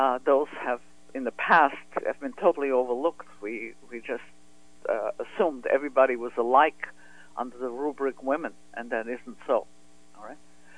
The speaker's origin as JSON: {"language": "English", "region": "Vienna", "country": "Austria", "tie": "born or raised there", "said": "I grew up in Vienna, and I grew up in a sheltered middle-class environment with all the benefits thereof."}